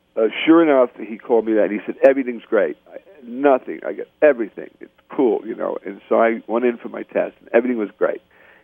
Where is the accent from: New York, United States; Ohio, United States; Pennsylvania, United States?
New York, United States; Brooklyn; born there; I was born in Brooklyn. I did not have money. My family was very poor.